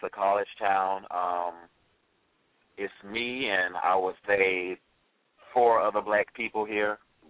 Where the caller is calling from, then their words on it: Huntingdon, Pennsylvania, United States; Right now I'm calling from Huntington, Pennsylvania.